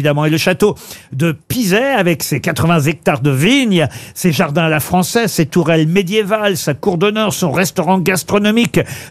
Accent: France; c'est pas reconnu chez nous en France

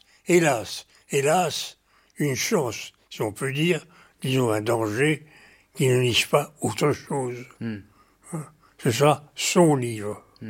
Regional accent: Germany; J'ai été élevé un pied en Allemagne. C'était l'Allemagne d'Hitler.

